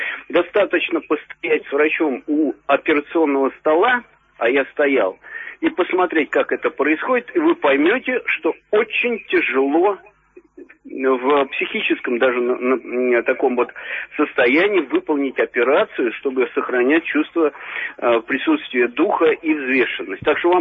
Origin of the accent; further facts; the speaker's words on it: Moscow Oblast, Russia; now in Moscow, Russia; я из Подмосковья, но вообще живу в Москве, сейчас немножко в отпуске.